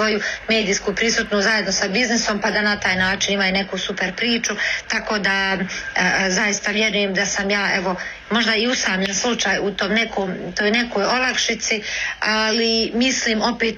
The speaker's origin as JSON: {"language": "Bosnian", "town": "Kalesija", "region": "Federation of Bosnia and Herzegovina", "country": "Bosnia & Herzegovina"}